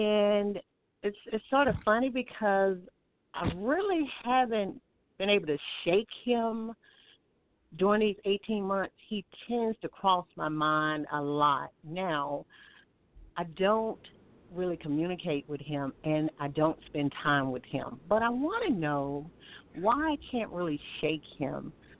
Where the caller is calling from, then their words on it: Alabama, United States; My question today, and I'm calling from Alabama.